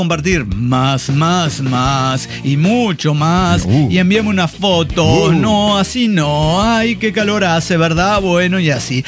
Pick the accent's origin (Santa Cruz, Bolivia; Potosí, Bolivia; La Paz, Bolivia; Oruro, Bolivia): La Paz, Bolivia; de La Paz, Bolivia.